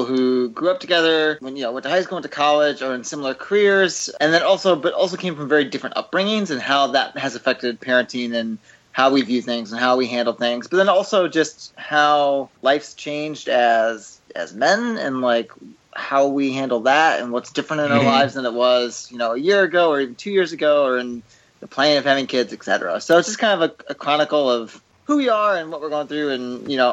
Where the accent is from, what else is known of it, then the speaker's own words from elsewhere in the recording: Midwest, United States; I'm adopted, I'm from the Midwest.